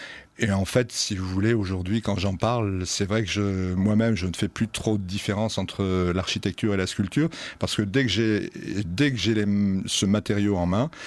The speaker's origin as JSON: {"language": "French", "town": "Lille", "region": "Hauts-de-France", "country": "France", "tie": "born or raised there", "said": "Je suis natif de Lille, donc je dis notre région avec le cœur aussi."}